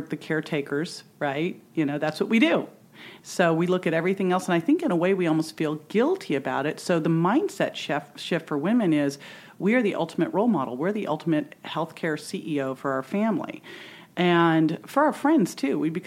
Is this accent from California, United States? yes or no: yes; Berkeley, California, United States; also born or lived in San Francisco; I was born in San Francisco. I grew up in Berkeley.